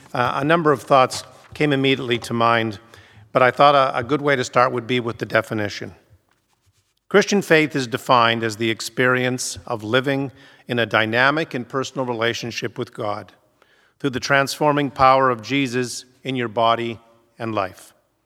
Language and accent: English; Regina, Saskatchewan, Canada; born there; Although I wasn't a cradle Anglican, I was definitely a cradle Christian. I was born in Regina, Saskatchewan, and as with most prairie families, church, Sunday school, and prayer were a key part of my family's weekly activities.